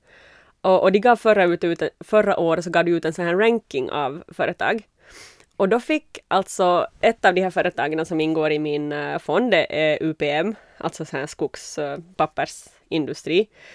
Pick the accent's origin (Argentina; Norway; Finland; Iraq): Finland; Jakobstad, Ostrobothnia; jag är från Jeppis.